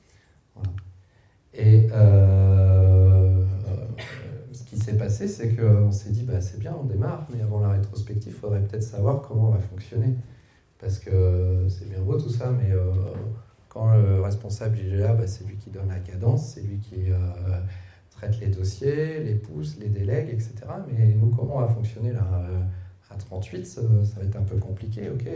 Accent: Normandy, France; peut-être ben oui, peut-être ben non, on est normand.

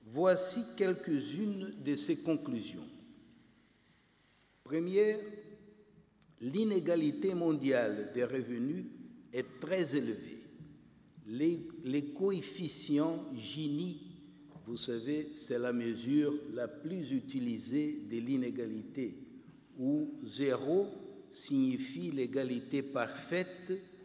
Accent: Rio de Janeiro, Brazil; accent: carioca; French is a second language; aussi de m'excuser de mon accent quelque peu tropical. Vous savez, j'appartiens à une génération dans mon pays où on commençait à apprendre le français à l'école primaire, mais sans jamais perdre l'accent un peu carioca avec lequel nous parlons.

